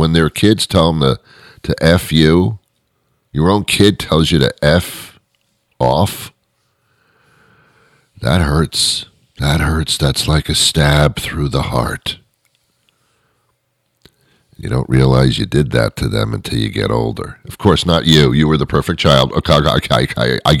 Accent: New Jersey, United States; also born or lived in New York City; I was brought up in the New York area when I was a child, lived in New Jersey.

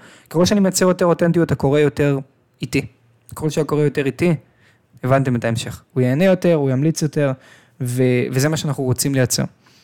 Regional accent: Tel Aviv, Tel Aviv District, Israel; born there; ואני נולדתי בתל אביב

